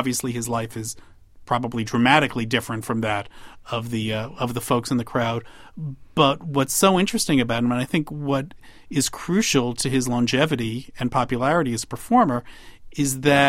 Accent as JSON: {"language": "English", "region": "New Jersey", "country": "United States", "tie": "born or raised there", "said": "You know, I grew up in New Jersey, so I was there for it."}